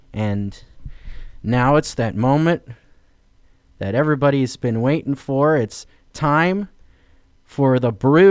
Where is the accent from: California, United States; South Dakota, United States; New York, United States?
California, United States; Healdsburg; the brewery this week is Bear Republic Brewery in Healdsburg, California, my hometown.